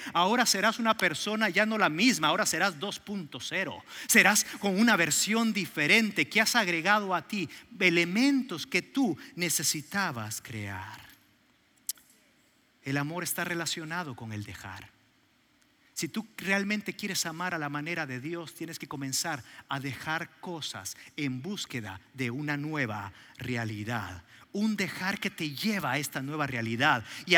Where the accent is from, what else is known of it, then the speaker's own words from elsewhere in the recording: El Salvador; now in Mexico; Nací en El Salvador y estoy seguro que soy salvadoreño porque me encantan las pupusas. Y meter el pan dulce en el café es algo que disfruto. Es una herencia que Dios me dejó. Soy de El Salvador. Ahora nos fuimos a México.